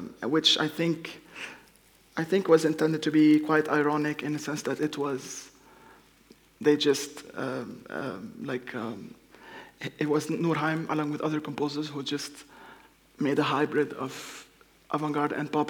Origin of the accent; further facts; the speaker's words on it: Tripoli, North Governorate, Lebanon; English is a second language; now in Norway; going back now to Lebanon, Beirut, or Tripoli, my hometown.